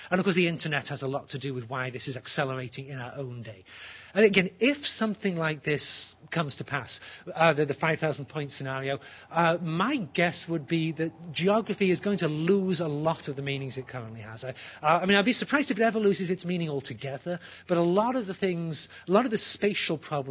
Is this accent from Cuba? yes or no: no; England, United Kingdom; Where I grew up in England, you know, this horrible little island stuck out in the cold Atlantic Ocean.